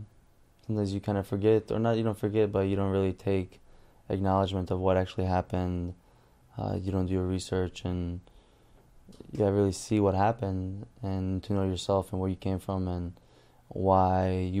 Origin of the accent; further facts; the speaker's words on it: Srebrenica, Republika Srpska, Bosnia & Herzegovina; now in United States; The essence behind it was I am from Srebrenica. The reason I am in America is because the Srebrenica, Bosnian-Serbian War